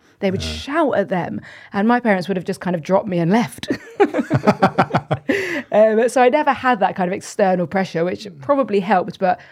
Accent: London, United Kingdom; So I have a fairly boring story, I think, in that I'm from London, grew up in North London

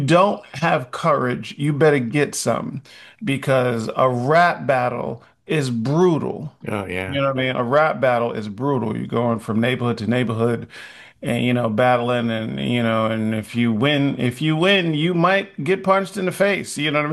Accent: Hollis, New York, United States; But growing up in Hollis gave me a bunch of edge.

